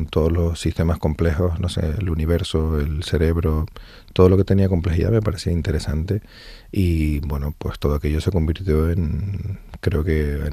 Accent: Canary Islands, Spain; Lo primero que se me viene a la cabeza es el mar, como isleño, y para un canario es como fundamental

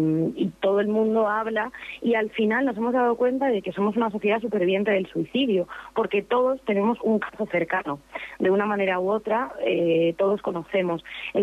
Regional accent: Salamanca, Castile and León, Spain; tanto Luis Rodríguez, codirector de la obra, como yo, somos salmantinos

